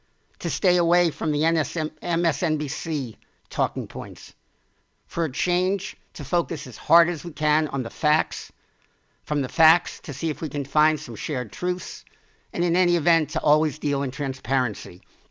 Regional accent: Queens, New York, United States; I'm an American. We all are. And we'll talk about my background as we learn perspective, whenever someone says something, it's based on their experiences and their background over time. But basically, I come from a very lower middle class childhood in Queens, New York

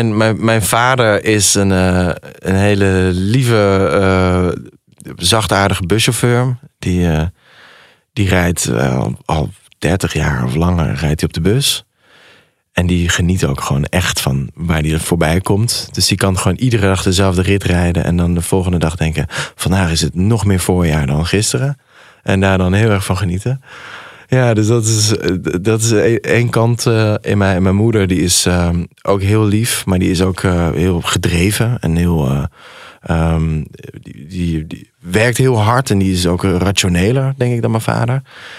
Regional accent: Limburg, Netherlands; Ik kom uit Zuid-Limburg. Daar ben ik geboren in een klein dorpje.

